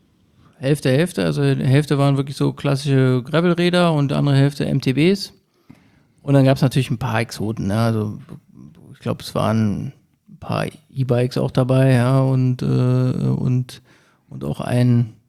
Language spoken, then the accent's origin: German; Berlin, Germany; Wir kommen aus Berlin und da hat man natürlich nicht so die Höhenmeter, aber ein bisschen Wald und so gibt es ja schon.